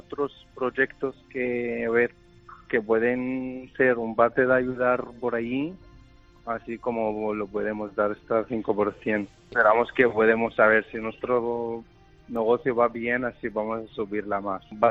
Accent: Syria; Yo, bueno, yo soy de Siria, pero de corazón aragonés.

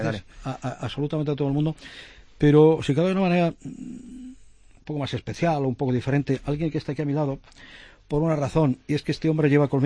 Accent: Salamanca, Castile and León, Spain; yo nací, ya hace algunos años, es evidente, en un barrio salmantino muy cercano al río Tormes. Sí, el Arrabal, soy del Arrabal.

